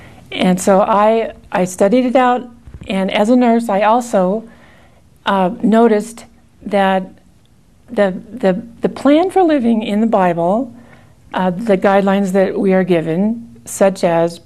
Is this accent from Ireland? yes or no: no; California, United States; I'm from California, although I've spent a lot of time here.